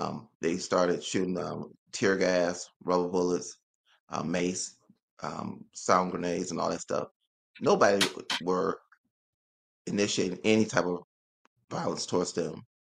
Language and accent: English; Hartford, Connecticut, United States; I'm a black man. I grew up in Hartford, Connecticut, in the projects.